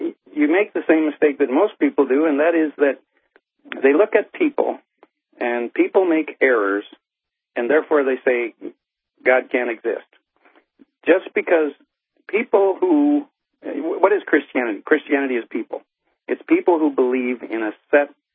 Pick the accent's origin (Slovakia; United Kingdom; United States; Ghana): United States; And my wife is Chinese, and I'm American. I grew up in English. She grew up speaking Chinese.